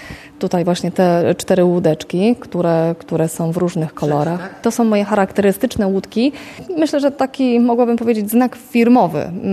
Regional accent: Silesian Voivodeship, Poland; now in Szczecin, Poland; moje pochodzenie, bo jestem ze Śląska i tego morza zawsze było mi mało. Przeprowadziłam się do Szczecina. Jak wiadomo, Szczecin leży nad morzem

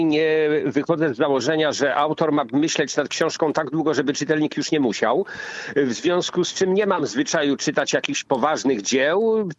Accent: West Pomeranian Voivodeship, Poland; To właśnie fakt, że jestem pomorzaninem, że tak to czuję, że stąd pochodzę

